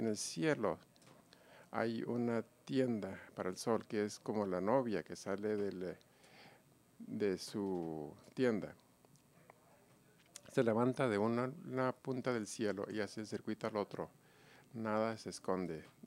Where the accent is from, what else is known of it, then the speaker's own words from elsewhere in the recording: Minnesota, United States; Yo crecí en Minnesota y mi esposa también. Teníamos inviernos muy fríos